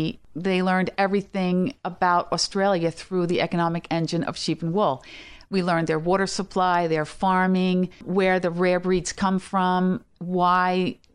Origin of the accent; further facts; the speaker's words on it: Greenport, New York, United States; I grew up in Greenport, New York. Growing up in Greenport, it was, you know, there are still farms there. So a real rural agricultural sort of background.